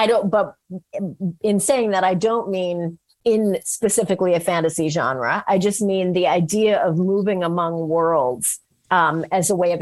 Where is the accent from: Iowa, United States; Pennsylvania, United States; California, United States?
California, United States; San Francisco; because it was 1981 and there was no internet, there were no cell phones, and I was from San Francisco.